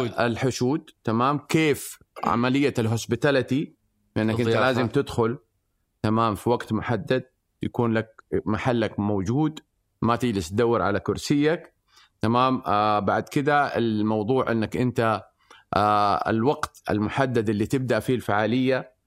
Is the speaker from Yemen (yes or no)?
no; Mecca, Makkah Province, Saudi Arabia; تربينا في مكة الحمد لله، واشتغلنا كل شيء، اشتغلنا في الحج واشتغلنا في العمرة